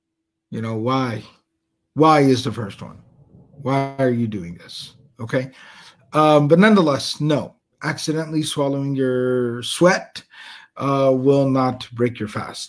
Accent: Texas, United States

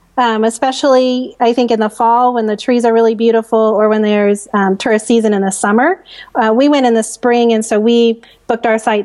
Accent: Missouri, United States; I am taking you to my home state and to a land where tourist kitsch collides with the natural beauty of the rugged Ozark Hills. And we're going to Tall Pines Campground in Branson, Missouri.

